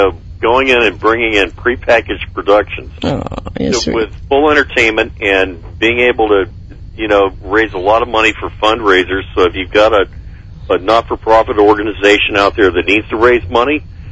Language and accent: English; Key West, Florida, United States; And I grew up in Key West.